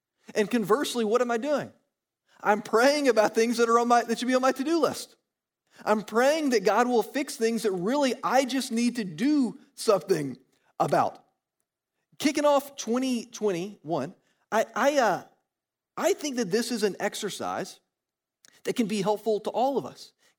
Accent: Georgia, United States; yeah, I grew up in Georgia. I'm a big Georgia sports fan, okay?

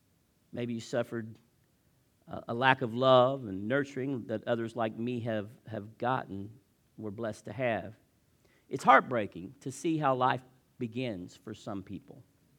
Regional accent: Vevay, Indiana, United States; We who are from there are offended when you say Vive. We don't know where Vive is. We're from Vivi.

